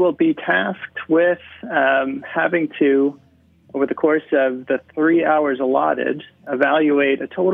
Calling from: Portland, Oregon, United States; I'm calling in from Portland, Oregon.

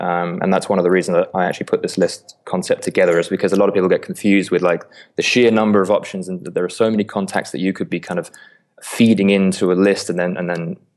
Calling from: London, United Kingdom; I am calling out of London here in East London in my studio.

